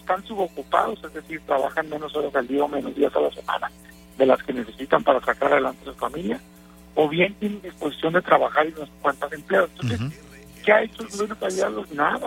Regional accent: Mexico; como senador, como mexicano, pues es un desastre el gobierno federal

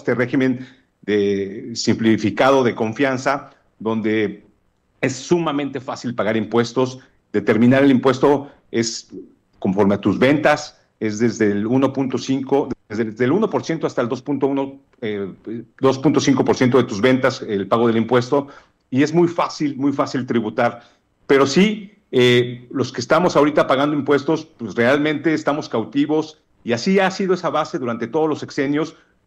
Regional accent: Mexico; porque no alcanzan los impuestos que como mexicanos estamos contribuyendo

